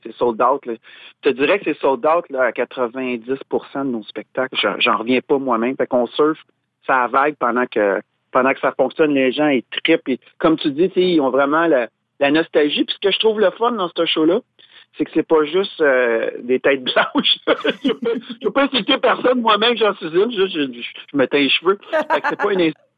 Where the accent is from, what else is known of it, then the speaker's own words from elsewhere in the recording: Quebec, Canada; on est québécois